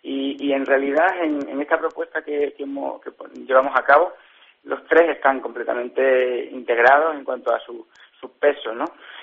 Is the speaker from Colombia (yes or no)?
no; Cáceres, Extremadura, Spain; yo soy cacereño y aunque luego ya la carrera ya ha sido afuera, ya he estado teniendo experiencias afuera en Madrid